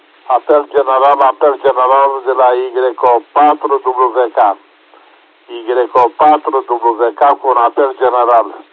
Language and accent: Romanian; Brăila, Brăila County, Romania; Vremea la Brăila s-a schimbat astă seară.